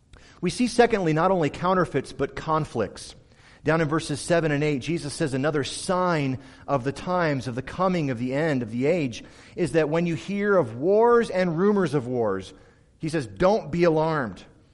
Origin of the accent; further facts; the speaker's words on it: Michigan, United States; also born or lived in California; Earthquakes meant very little to me until I moved to California. I grew up in Michigan, I didn't care about earthquakes. And then I got out to Santa Clarita